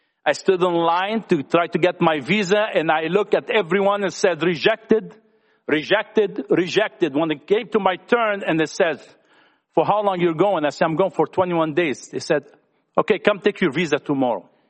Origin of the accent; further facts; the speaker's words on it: Lebanon; moved away as an adult; also born or lived in Brazil; I was born and raised in Lebanon. And I left home when I was young because of war. And I left to Brazil, lived my life.